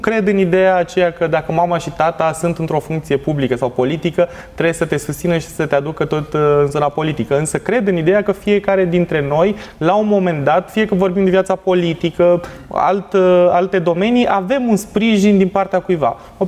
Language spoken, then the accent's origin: Romanian; Craiova, Dolj, Romania; eu sunt craiovean și la momentul respectiv ideea de, mă rog, activități extrașcolare nu erau foarte multe